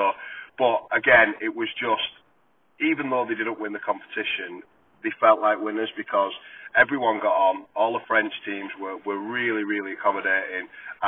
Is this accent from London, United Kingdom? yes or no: no; Warrington, North West England, United Kingdom; also born or lived in Haydock; now in Wigan, United Kingdom; So I was actually growing up in Warrington in Newton, and then I moved to Haydock with my parents from about 9 to 15. So I'm a bit of a mongrel, Eddie.